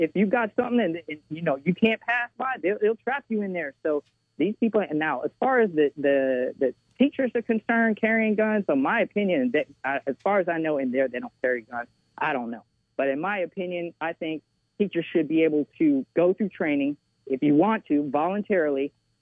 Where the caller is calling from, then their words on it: Orlando, Florida, United States; Hey, good morning. … I'm calling in Orlando.